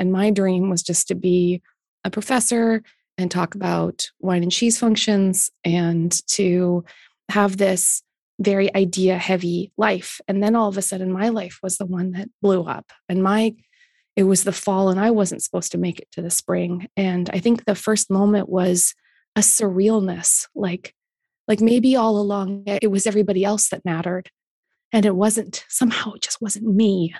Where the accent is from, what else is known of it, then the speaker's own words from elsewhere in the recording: Canada; I accept as a Canadian.